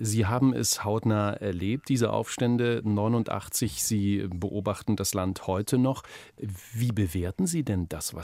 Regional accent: East Germany, Germany; Ich bin in der DDR groß geworden.

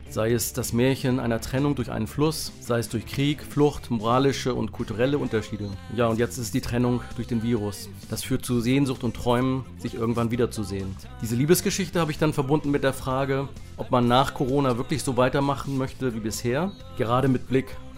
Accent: Bremen, Germany; ich komme aus Bremen.

